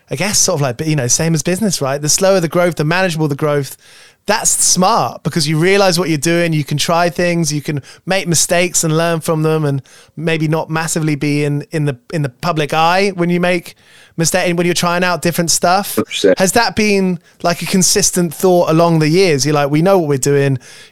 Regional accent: United Kingdom; to us as a British person looking over

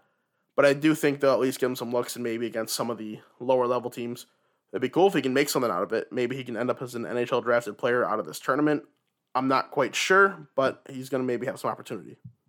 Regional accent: United States; starting off, of course, with Team USA, my home country, the team I'll be rooting for in this tournament.

